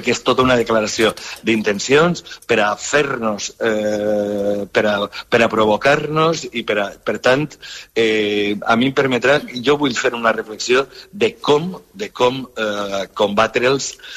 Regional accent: Sueca, Valencian Community, Spain; un veí meu, del meu poble, de Sueca.

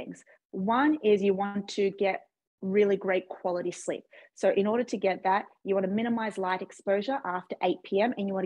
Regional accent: Australia; we're both from Australia.

